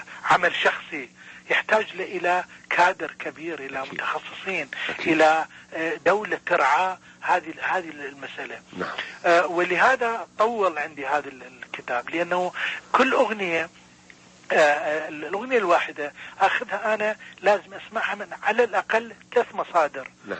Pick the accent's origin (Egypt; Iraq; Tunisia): Iraq; moved away as an adult; بعد ما طلعت أنا من العراق مجبر طبعا